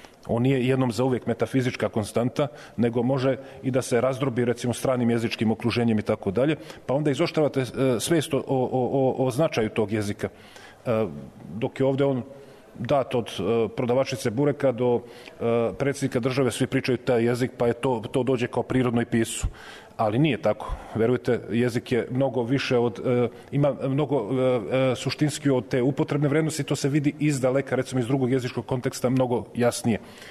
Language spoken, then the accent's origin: Serbian; Bosnia & Herzegovina; also born or lived in Zemun; Sam rođen u Zemunu, rastao u Bosni.